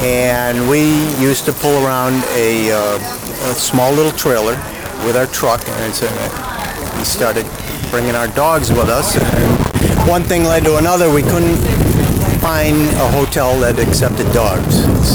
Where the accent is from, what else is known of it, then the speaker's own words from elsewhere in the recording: St. Cloud, Florida, United States; St. Cloud, Florida.